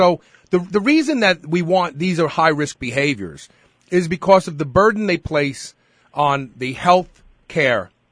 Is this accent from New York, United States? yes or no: yes; Brooklyn, New York, United States; I grew up in Brooklyn, you know, the Bowery bum.